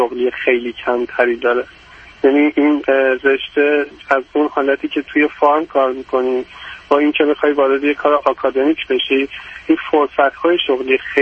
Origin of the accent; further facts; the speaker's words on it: Iran; moved away as an adult; روزی که داشتم از ایران می اومدم بیرون تقریبا 30 سالم بود،